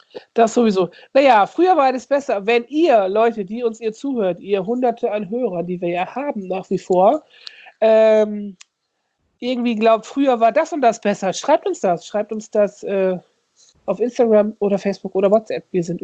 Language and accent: German; Osnabrück, Lower Saxony, Germany; Ich komme ja aus der Grenzregion Osnabrück, Ostwestfalen so, ne?